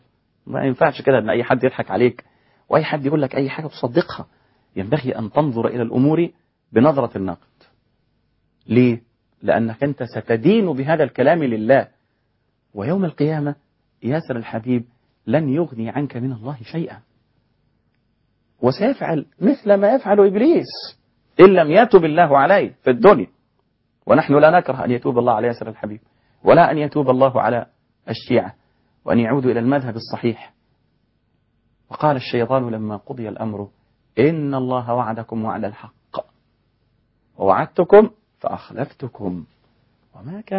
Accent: Egypt

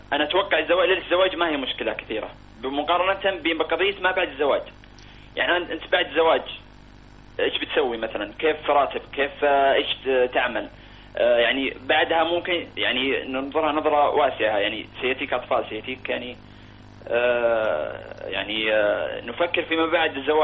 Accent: Palestine; يعني أنا كفلسطيني أتكلم برضو

